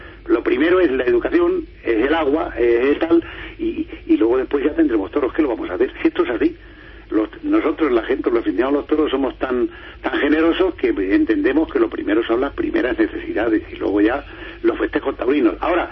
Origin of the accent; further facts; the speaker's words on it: Casavieja, Castile and León, Spain; yo soy de un pueblo de Casavieja, de la provincia de Ávila.